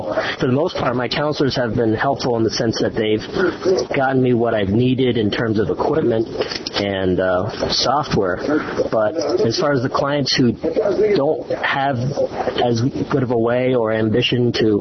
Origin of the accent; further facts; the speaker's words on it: Chicago, Illinois, United States; I'm from Chicago.